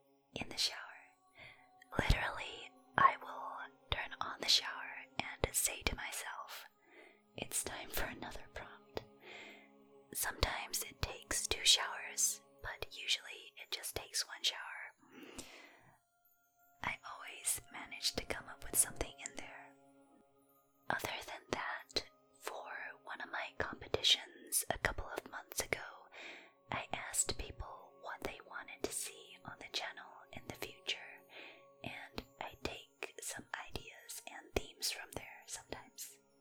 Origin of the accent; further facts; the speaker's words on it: China; now in New Zealand; A lot of people think I am Australian. I am a Chinese person living in New Zealand.